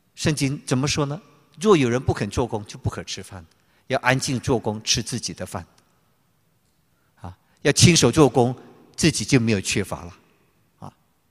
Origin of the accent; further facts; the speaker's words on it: China; 富可勤可致富，俭可积财，俭则加富，奢则加贫，这是我们中国人说的。